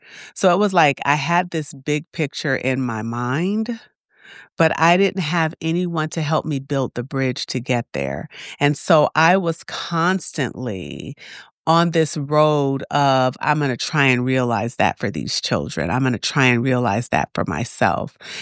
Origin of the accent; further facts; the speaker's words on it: Los Angeles, California, United States; In Los Angeles, and then I had 4 total siblings.